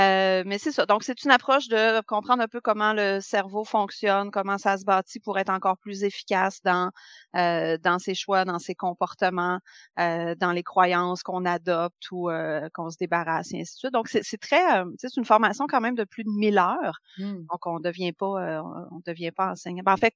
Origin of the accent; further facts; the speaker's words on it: Dolbeau-Mistassini, Quebec, Canada; Ouais, moi, plus dans le nord, moi, je suis à je viens de Dolbeau, lac Saint-Jean.